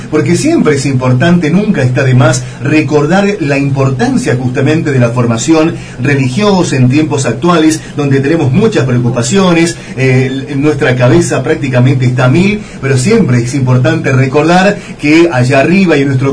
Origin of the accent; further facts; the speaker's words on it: Argentina; como somos los argentinos, en definitiva.